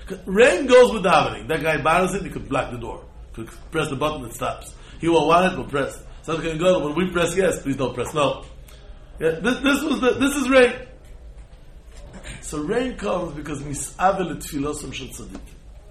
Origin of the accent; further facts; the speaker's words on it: Israel; so I grew up in Israel.